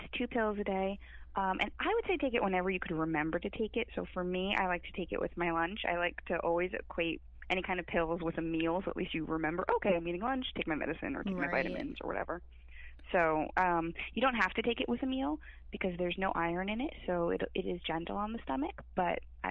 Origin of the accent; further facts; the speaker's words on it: Fair Lawn, New Jersey, United States; I am not from New York. I'm back actually in my hometown right now, Fairlawn, New Jersey.